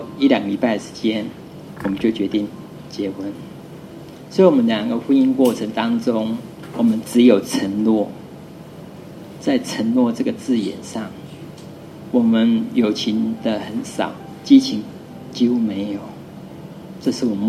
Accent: Taiwan; 我在台湾长大

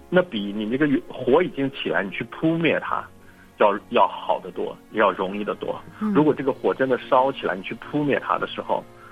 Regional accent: Northwest China, China; 就是我是一个西北人啊，我出生在西北，都比较粗犷一些

